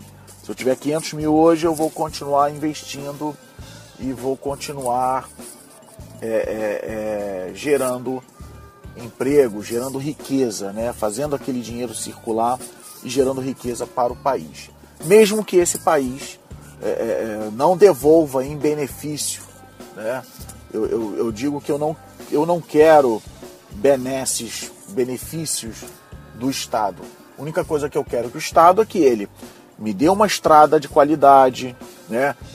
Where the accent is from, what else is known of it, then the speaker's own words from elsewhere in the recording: Itaguaí, Rio de Janeiro, Brazil; Eu sou de Itaguaí, Rio de Janeiro.